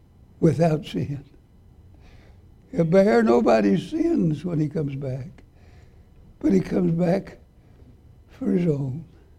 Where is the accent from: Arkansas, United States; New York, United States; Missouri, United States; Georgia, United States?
Arkansas, United States; also born or lived in Wewoka; It reminded me of how I grew up down in southern Arkansas. I was born in Wewoka, but Mom and Dad moved immediately down below Waldron.